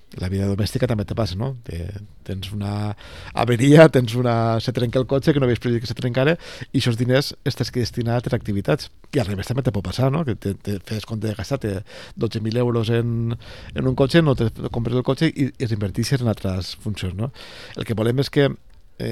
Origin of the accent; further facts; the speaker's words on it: Valencian Community, Spain; l'11% de la població, que som els valencians i valencianes.